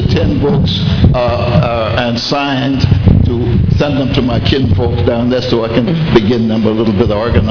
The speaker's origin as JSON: {"language": "English", "town": "Plaquemines Parish", "region": "Louisiana", "country": "United States", "said": "I was in New Orleans for a little while when I grew up from 7 years old, so I went to the Army. But I'm from Plaquemine Parish"}